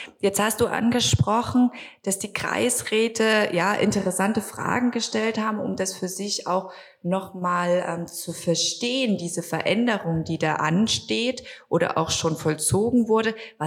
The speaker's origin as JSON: {"language": "German", "town": "Gera", "region": "Thuringia", "country": "Germany", "tie": "born or raised there", "said": "in meiner Heimatstadt an der Berufsakademie in Gera"}